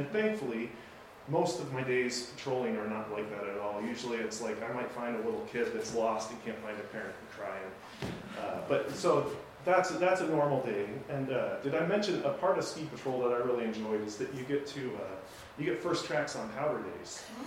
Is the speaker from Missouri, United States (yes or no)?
no; Illinois, United States; First, growing up in Illinois, you become such a great skier, it was just a natural fit.